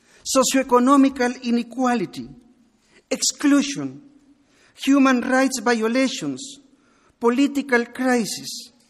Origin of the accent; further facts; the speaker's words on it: Guatemala; English is a second language; and I am from Guatemala.